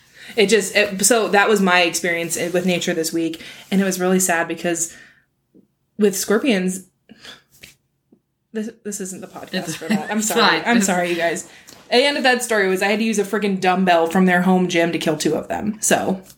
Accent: Phoenix, Arizona, United States; I'm from Arizona, lived in Phoenix my whole life.

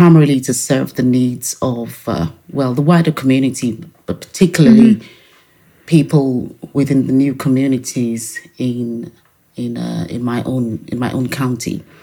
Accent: Nigeria; English is a second language; now in Ireland; I'm originally from Nigeria.

